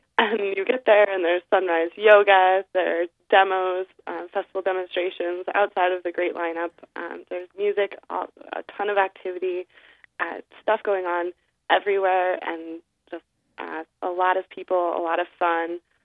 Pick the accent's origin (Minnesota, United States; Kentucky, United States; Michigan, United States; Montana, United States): Montana, United States; best sunsets that I've ever seen, and I'm from Montana, so that's saying a lot.